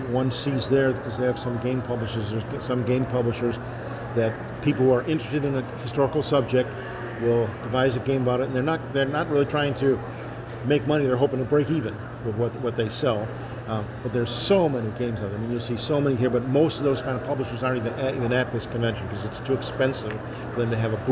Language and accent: English; Chicago, Illinois, United States; I'm originally from the Chicago area, I have relatives up there